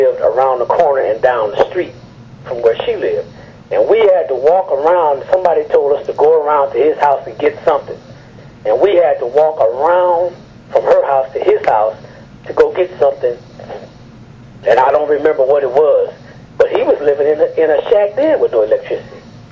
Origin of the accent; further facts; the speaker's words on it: St. Louis, Missouri, United States; And I come from St. Louis, where, you know, you got street lights and all that.